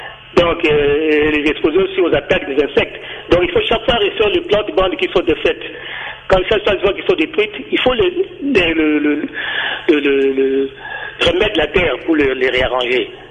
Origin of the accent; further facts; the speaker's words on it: DR Congo; chez nous, en RDC, ça cultive un peu partout, dans toutes les régions.